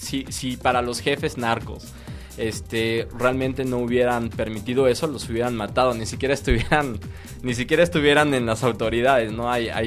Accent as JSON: {"language": "Spanish", "country": "Mexico", "said": "¿Qué pasa como sociedad mexicana? ¿Por qué estamos tan desarticulados?"}